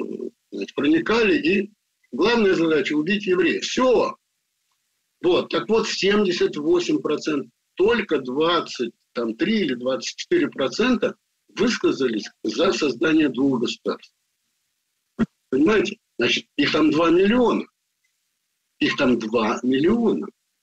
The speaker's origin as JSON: {"language": "Russian", "region": "Baku", "country": "Azerbaijan", "tie": "born or raised there", "said": "Значит, я родился в Баку. Это многонациональный город."}